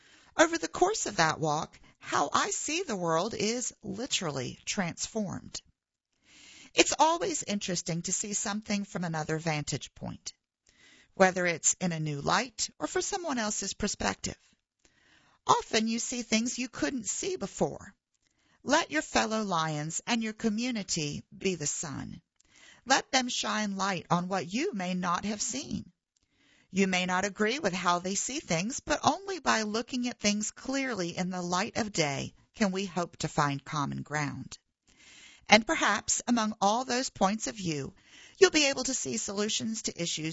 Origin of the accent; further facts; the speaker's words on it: Busan, South Korea; There is a path I walk in my hometown of Busan, South Korea.